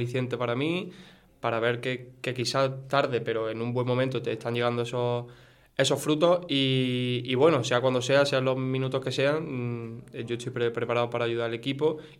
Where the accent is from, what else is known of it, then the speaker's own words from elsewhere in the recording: Puente Genil, Andalusia, Spain; siempre hemos estado ahí arriba con el Puente Genil, y yo firmé aquí también por ascender con el equipo de mi pueblo, ¿sabes?